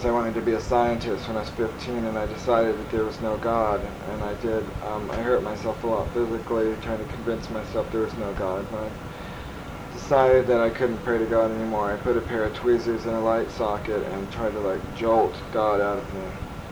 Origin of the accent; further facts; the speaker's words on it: Pomona, California, United States; also born or lived in Groton, Connecticut; now in Hollywood, United States; I was born in Connecticut. I was raised outside of Los Angeles in Pomona.